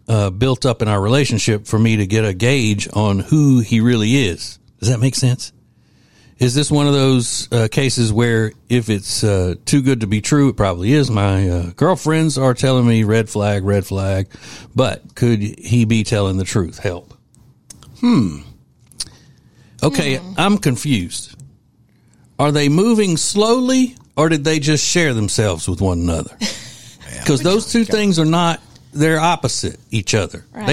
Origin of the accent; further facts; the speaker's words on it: Winfield, Louisiana, United States; as some of my friends I grew up with in Winfield, Louisiana would say, she had retched out to us.